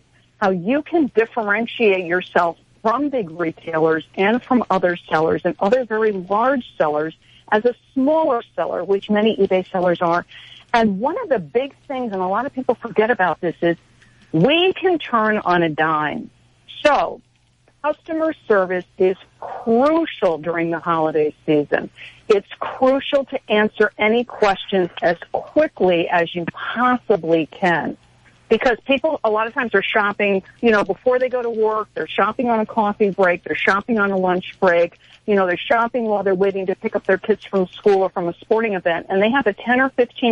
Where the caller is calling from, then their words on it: New York City, New York, United States; I'm waving from New York City, probably one of the biggest retail places in the world.